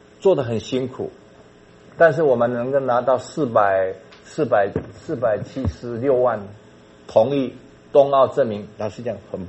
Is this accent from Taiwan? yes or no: yes; Taiwan; 那个激励我们台湾人民呢，更激起我们要推动啊，要继续更推动